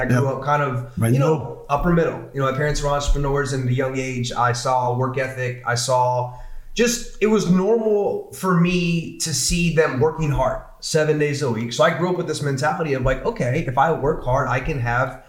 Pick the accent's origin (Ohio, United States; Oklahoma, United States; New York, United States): Ohio, United States; Bexley; Bexley, Ohio. Small town. Yeah. Two pizza shops.